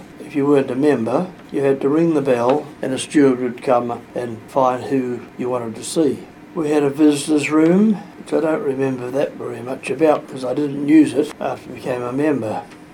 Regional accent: Gisborne, New Zealand; born there; moved away as an adult; I was born in Gisborne in 1925. I shifted to Hawke's Bay in 1953 when I got married

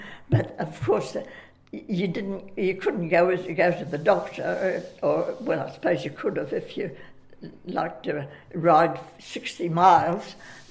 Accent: Taihape, Manawatū-Whanganui, New Zealand; born there; I stayed with my mother stayed with her parents, and I was born in Taihape.

